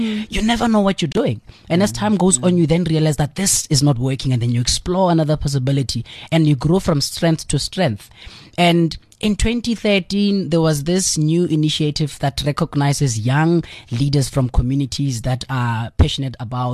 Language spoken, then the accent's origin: English; Lebowakgomo, Limpopo, South Africa; I am from Limpopo, a township just outside Polokwane called Lebowakgomo. Okay. That's what you say. I'm a boy of Lebowakgomo.